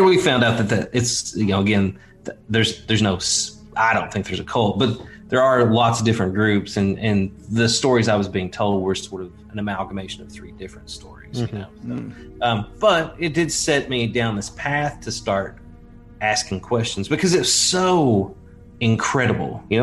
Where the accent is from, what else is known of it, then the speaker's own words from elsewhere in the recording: Kentucky, United States; also born or lived in Lexington, United States; moving down here from Lexington, Kentucky, right? Because I'm from Eastern Kentucky, from Appalachia. I didn't really want to move back to a small town.